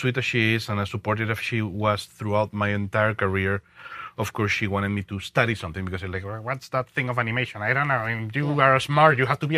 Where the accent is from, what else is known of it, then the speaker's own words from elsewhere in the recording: Madrid, Community of Madrid, Spain; English is a second language; I'm originally from Spain. I'm from Madrid in Spain, and I'm 45 years old.